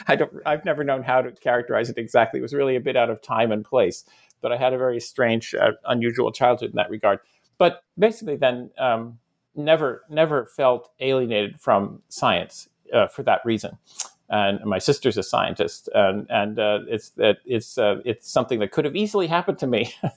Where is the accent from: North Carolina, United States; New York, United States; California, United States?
New York, United States; Ithaca; So I grew up in Ithaca, New York. That's where Cornell is.